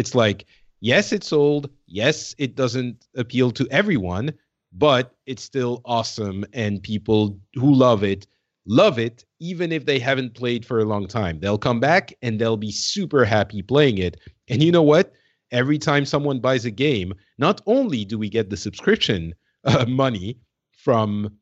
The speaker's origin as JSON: {"language": "English", "country": "France", "second_language": "English", "said": "The chat room is asking if I'm from Canada. I guess my accent is. Yeah, I'm from the OG Canada. Thank you, Laura, man. I'm from France, man. France."}